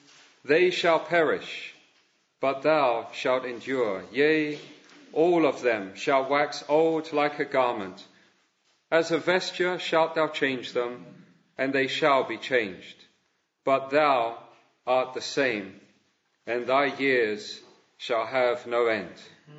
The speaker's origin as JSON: {"language": "English", "region": "London", "country": "United Kingdom", "tie": "born or raised there", "said": "When I was growing up in London"}